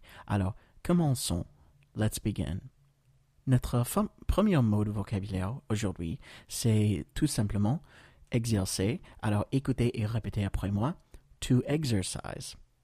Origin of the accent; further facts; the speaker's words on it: United States; je suis américain, et au travers de ce podcast, je voudrais partager avec vous un peu de la langue anglaise.